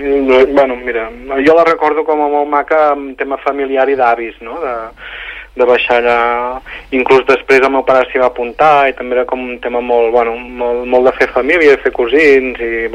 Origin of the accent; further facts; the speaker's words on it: Terrassa, Catalonia, Spain; els que som de Terrassa i de Vallès, coneixem tot molt bé Sant Llorenç i la Mola